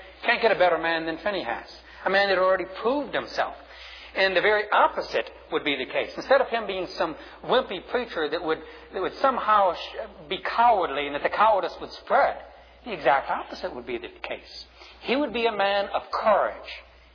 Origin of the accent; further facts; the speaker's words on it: New Orleans, Louisiana, United States; And it's New Orleans, not New Orleans. I'm from New Orleans.